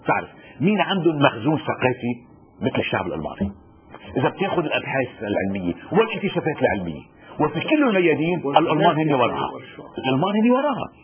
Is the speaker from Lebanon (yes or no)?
yes; Lebanon; بس ما مش وعيين في بلدنا لبنان